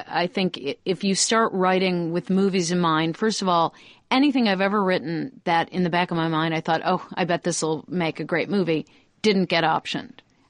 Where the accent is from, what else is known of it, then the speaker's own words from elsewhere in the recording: Ohio, United States; I'm from Ohio.